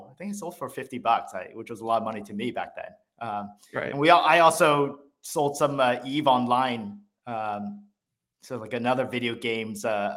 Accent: Hong Kong; This was when I was growing up in Hong Kong.

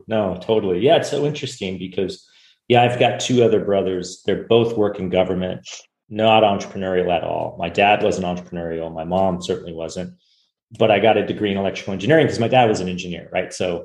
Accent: California, United States; Because I know for me, I mean, I grew up in Silicon Valley.

